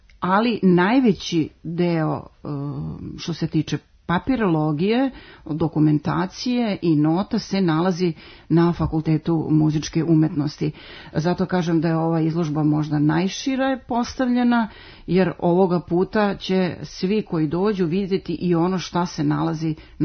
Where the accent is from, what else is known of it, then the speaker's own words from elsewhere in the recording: Serbia; Kod nas u Srbiji kvintet je izveden